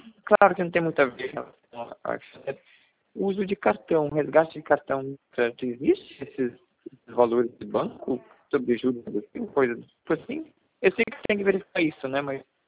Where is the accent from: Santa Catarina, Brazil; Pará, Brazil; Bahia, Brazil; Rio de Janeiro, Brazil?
Pará, Brazil; Tucuruí; Tucuruí, Pará.